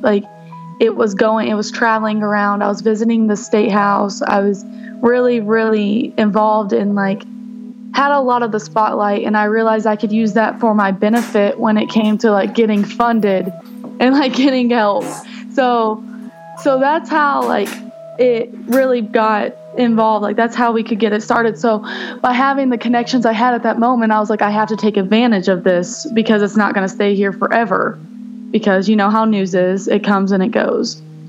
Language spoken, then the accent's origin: English; Madison, Texas, United States; I grew up in Madison, which is about 40 minutes away from Austin until I was in 8th grade